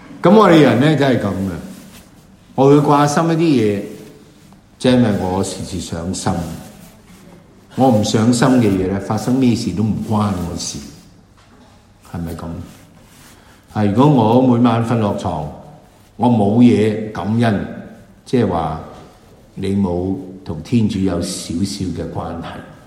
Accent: China; 咁為我哋中國人，我哋好知道佢走咗咧

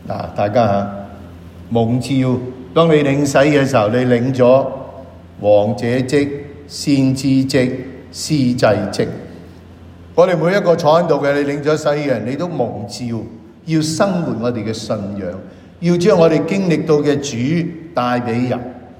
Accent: Hong Kong; 所以今年呢個聖誕，我们香港人更加值得我们问

